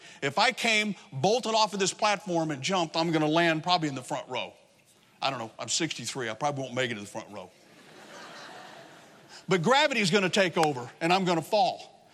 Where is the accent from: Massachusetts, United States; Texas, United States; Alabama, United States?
Texas, United States; now in New Jersey, United States; Now, I can relate to that because I'm from Southeast Texas. I know what thorns are all about. We used to call them goat heads.